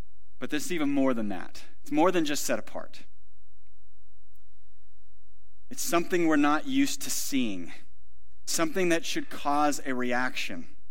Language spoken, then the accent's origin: English; Ohio, United States; Growing up in Northeast Ohio, we had WGN, and in the summers, they broadcasted all of the games.